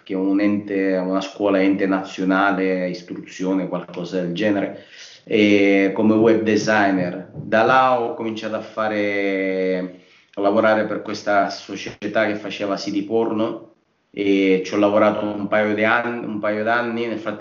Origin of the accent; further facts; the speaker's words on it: Sicily, Italy; moved away as an adult; also born or lived in Lombardy; poi me ne sono andato dalla Sicilia, mi sono trasferito a 20 anni in Lombardia.